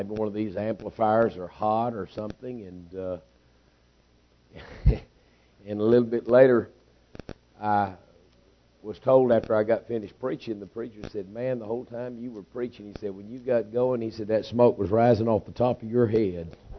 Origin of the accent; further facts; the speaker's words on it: Nacogdoches, Texas, United States; I find it interesting that growing up in Texas, getting saved in Nacogdoches